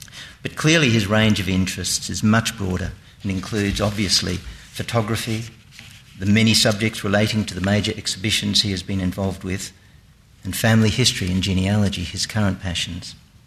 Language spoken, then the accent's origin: English; South Australia, Australia; born there; I was born in South Australia, and for many years I've been a self-employed antiquarian bookseller in Adelaide, with my main shop on North Terrace.